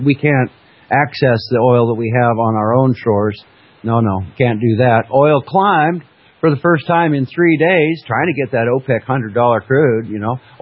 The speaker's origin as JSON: {"language": "English", "town": "Fairbanks", "region": "Alaska", "country": "United States", "tie": "born or raised there", "said": "when I was very young, traveled up to my hometown, Fairbanks, Alaska, and spent the summer working in a geological engineering office"}